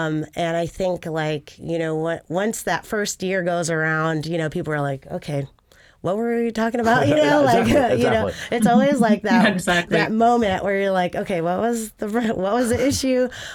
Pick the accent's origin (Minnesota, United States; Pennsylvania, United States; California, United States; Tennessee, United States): California, United States; San Francisco; now in Anchorage, United States; I was a trail user for my first time in Anchorage. I grew up in San Francisco, so I didn't grow up on trails.